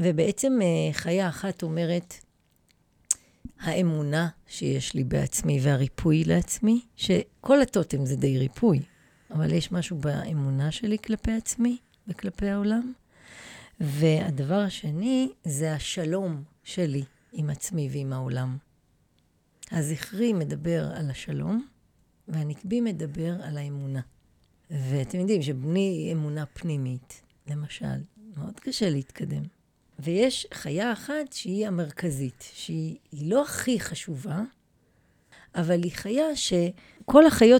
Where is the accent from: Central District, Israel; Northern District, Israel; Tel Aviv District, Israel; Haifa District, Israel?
Haifa District, Israel; Ein Iron; born there; נולדתי בעין עירון, במושב בעין עירון, ליד...